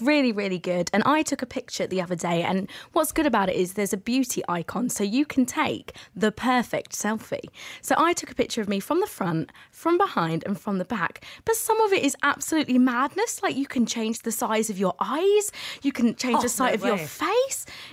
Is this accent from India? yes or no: no; Cambridge, East of England, United Kingdom; I'm from Cambridge, so it's down in Cambridge whilst I'm studying at university.